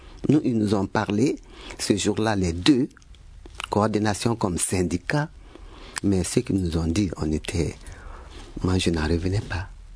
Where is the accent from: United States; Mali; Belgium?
Mali; Nous sommes tous des Maliens